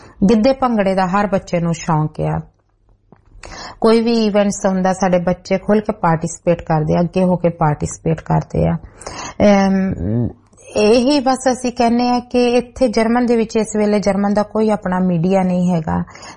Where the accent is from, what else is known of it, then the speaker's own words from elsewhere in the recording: Punjab, India; ਮੈਂ ਉਹਨੂੰ ਆਪਣੇ ਆਪ ਨੂੰ ਪੰਜਾਬੀ ਦੱਸਦੀ ਆ ਕਿ ਮੈਂ ਪੰਜਾਬਣ ਆ, ਪੰਜਾਬ ਦੀ ਮੈਂ ਰਹਿਣ ਵਾਲੀ ਆ।